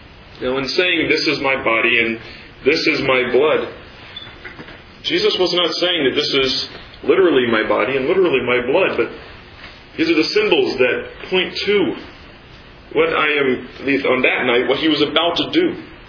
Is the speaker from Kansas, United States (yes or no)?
yes; Kansas City, Kansas, United States; As I was studying at a junior college where I grew up in Kansas City, Johnson County Community College